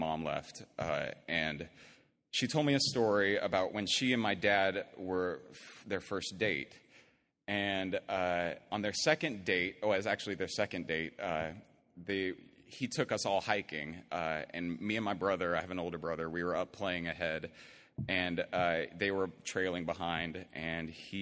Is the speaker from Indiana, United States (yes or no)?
no; Niceville, Florida, United States; I grew up in Niceville, Florida, which, if you're not familiar, is right below Alabama.